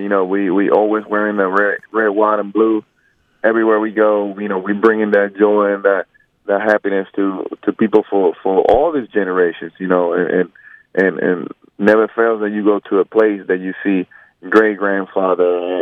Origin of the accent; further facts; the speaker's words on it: Puerto Rico; growing up in Puerto Rico, you know, we're a baseball country, and there were not many basketball courts around close to my house